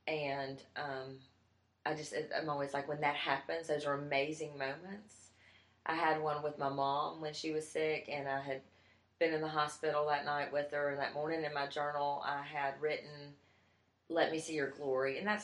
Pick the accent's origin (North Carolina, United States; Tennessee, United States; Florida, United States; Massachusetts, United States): Tennessee, United States; Memphis; I'm from Memphis, so I knew the neighborhood